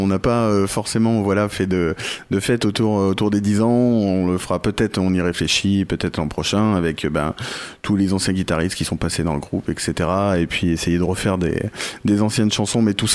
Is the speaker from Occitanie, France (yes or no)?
no; Écoyeux, Nouvelle-Aquitaine, France; je suis d'Écoyeux, donc un groupe voilà, plutôt local.